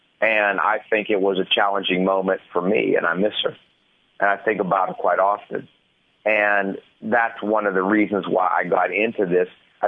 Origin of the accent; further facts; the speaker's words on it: Alabama, United States; And I come from Alabama.